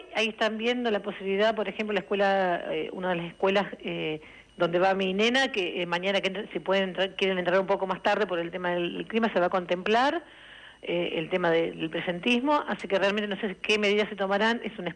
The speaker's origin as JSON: {"language": "Spanish", "town": "Miramar", "region": "Buenos Aires Province", "country": "Argentina", "tie": "born or raised there", "said": "Sí, soy de Miramar."}